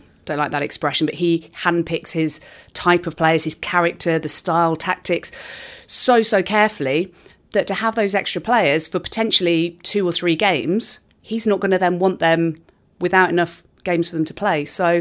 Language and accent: English; Wolverhampton, West Midlands, United Kingdom; See, I'm from Wolverhampton, but we don't have them there.